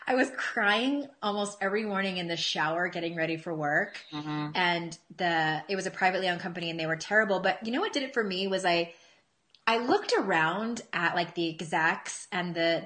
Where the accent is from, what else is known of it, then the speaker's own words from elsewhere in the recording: San Diego, California, United States; I grew up in San Diego, so a lot of them went to USC or UCLA